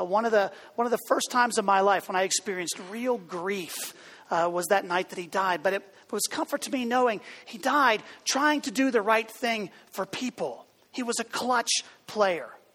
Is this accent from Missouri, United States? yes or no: no; Pittsburgh, Pennsylvania, United States; Oh, growing up in Pittsburgh, Clemente was it.